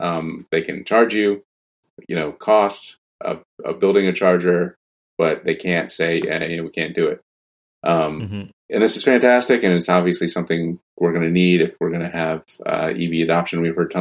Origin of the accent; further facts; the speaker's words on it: New York, United States; So, you know, I'm a New Yorker. I'm very familiar with these things.